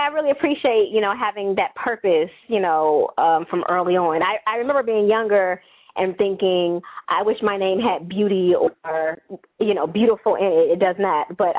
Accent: Chicago, Illinois, United States; I'm born and raised in Chicago.

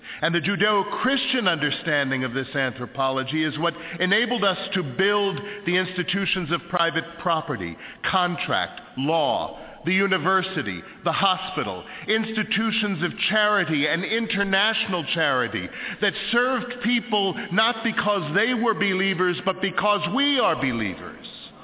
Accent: Brooklyn, New York, United States; now in Michigan, United States; I grew up in Brooklyn, New York.

